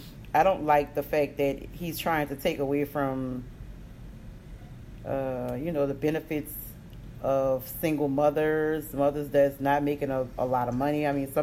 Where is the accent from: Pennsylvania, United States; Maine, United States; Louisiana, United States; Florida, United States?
Louisiana, United States; New Orleans; I'm from New Orleans.